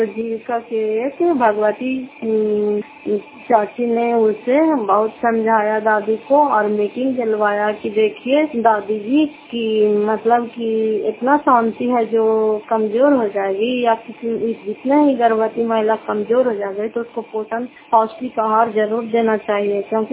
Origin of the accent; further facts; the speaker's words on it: Fatehpur, Bihar, India; घर फतेहपुर और पंचायत मकरौता जिला नालंदा करापसरा ब्लॉक की निवासी हूँ।